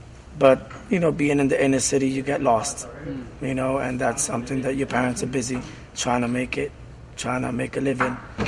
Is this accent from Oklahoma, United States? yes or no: no; New Jersey, United States; growing up in Jersey, you know, dealing with the regular Latino struggle in the inner city, you know, liquor store, every other block and all that.